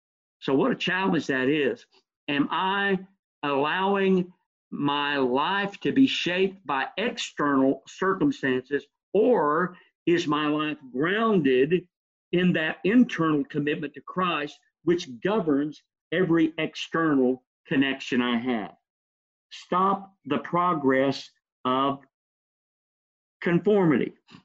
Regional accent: Texas, United States; When I was growing up in Northeast Texas

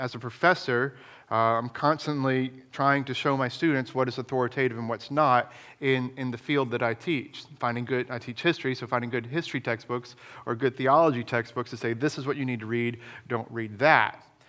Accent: Florida, United States; I'm from Florida, so I remember this quite well.

